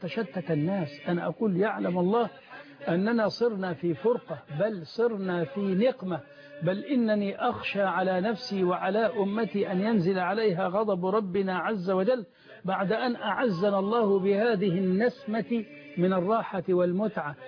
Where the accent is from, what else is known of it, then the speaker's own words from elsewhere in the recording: Egypt; الناس أصبحت في بلدنا مصر في هذه الأونة متحيرة